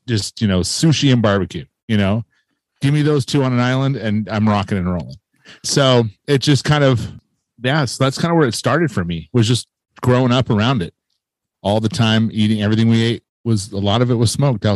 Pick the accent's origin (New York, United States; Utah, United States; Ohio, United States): Utah, United States; Lehi; I'm from Lehigh, Utah.